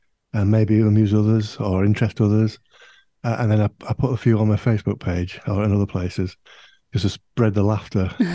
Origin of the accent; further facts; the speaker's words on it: Yorkshire and the Humber, United Kingdom; North of England, near Leeds, in the county of West Yorkshire.